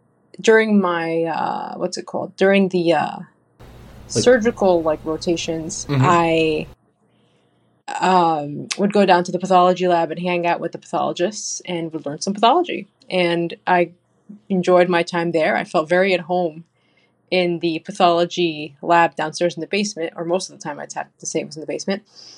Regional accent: New Jersey, United States; I'm originally from New Jersey

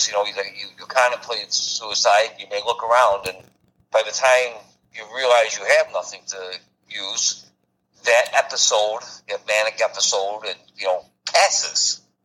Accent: Midwest, United States; yet we're born and raised in the Midwest and we stay here our whole lives complaining every winter.

